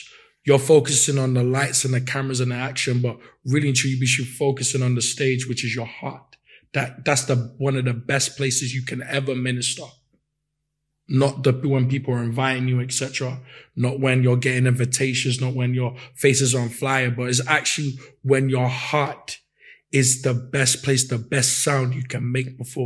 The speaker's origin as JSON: {"language": "English", "town": "Newham", "region": "London", "country": "United Kingdom", "tie": "born or raised there", "said": "I was raised in Newham by two Ghanaian"}